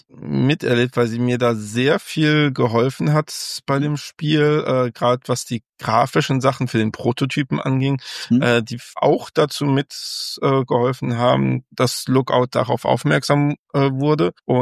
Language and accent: German; Mülheim, North Rhine-Westphalia, Germany; also born or lived in Essen; Ich komme nämlich aus dem Pott, aus dem Ruhrgebiet, aus Mülheim. Das liegt zwischen Duisburg und Essen. Und geboren bin ich in Essen.